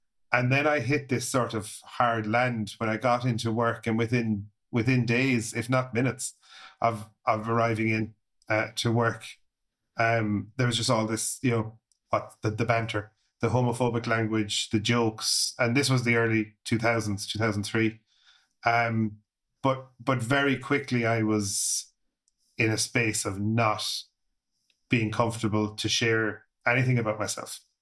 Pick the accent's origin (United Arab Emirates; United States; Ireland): Ireland; Limerick, Munster; A bit about myself and my background. I'm from Limerick.